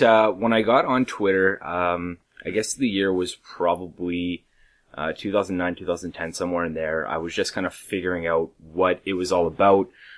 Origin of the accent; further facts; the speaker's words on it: Ile-des-Chenes, Manitoba, Canada; I grew up in Ildishane, Manitoba, okay. which is kind of suburbia, I guess, for your listeners that don't know. It's about 15 minutes south of the city off the 59 highway.